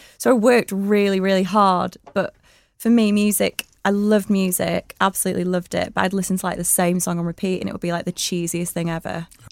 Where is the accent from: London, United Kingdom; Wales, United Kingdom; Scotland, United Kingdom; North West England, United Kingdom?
North West England, United Kingdom; Blackburn; now in Manchester, United Kingdom; When I came to Manchester from Blackburn is where I'm from and it's always going to be home